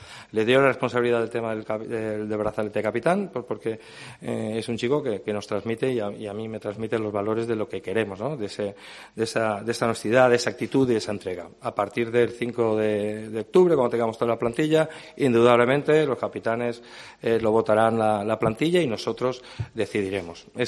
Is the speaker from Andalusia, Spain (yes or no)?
no; Castellón, Valencian Community, Spain; born there; yo soy nacido en Castellón y soy adoptado en Málaga.